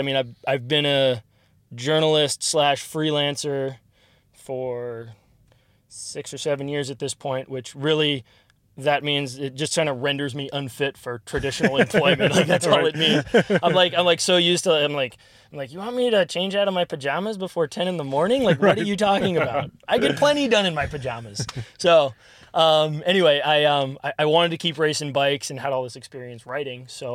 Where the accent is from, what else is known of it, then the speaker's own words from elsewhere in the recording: New Jersey, United States; This was actually, so I grew up in New Jersey.